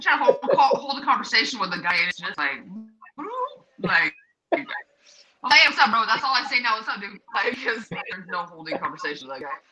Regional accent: San Jose, California, United States; I'm from the other side. I'm from San Jose, California, the Bay Area. So I'm like East Coast, West Coast.

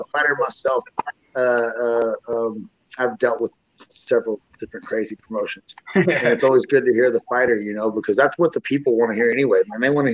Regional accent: Memphis, Tennessee, United States; I grew up in Memphis, Tennessee.

